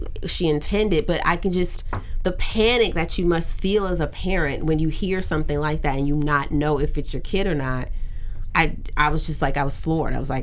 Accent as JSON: {"language": "English", "region": "the South", "country": "United States", "tie": "born or raised there", "said": "And for me, I think I grew up in the South, but I didn't grow up in the South being comfortable with guns and having guns around."}